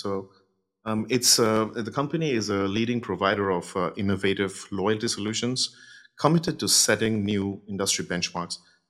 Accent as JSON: {"language": "English", "country": "India", "tie": "born or raised there", "also_born_or_lived": "Singapore / Hong Kong", "moved": "yes", "said": "So I grew up in India and followed that in Singapore with my higher studies."}